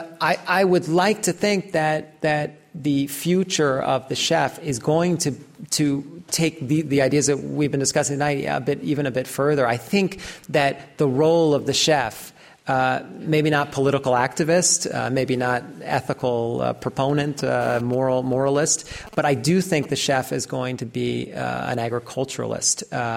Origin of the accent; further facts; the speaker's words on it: New York, United States; I come from the Lower Hudson Valley, New England.